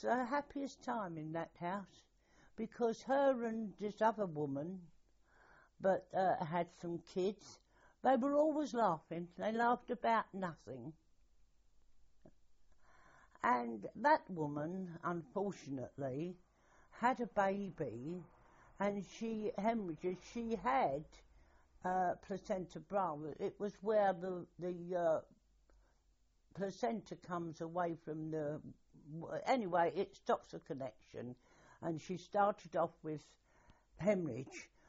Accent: Brixton, London, United Kingdom; born there; which on my birth certificate it says Lambeth, Brixton, but of course I don't know what it's called now. I was born in the Todd Ward.

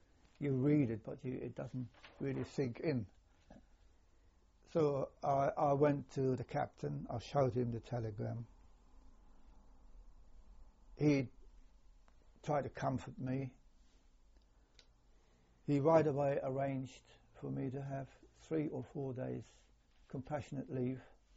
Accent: Erfurt, Thuringia, Germany; English is a second language; It is a very, very long journey from the Hela Peninsula to my hometown in Erfurt, which is more or less in the center of Germany.

